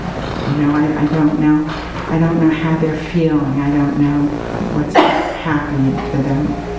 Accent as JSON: {"language": "English", "region": "New Jersey", "country": "United States", "said": "I'm from New Jersey and have two daughters who work in the DC area."}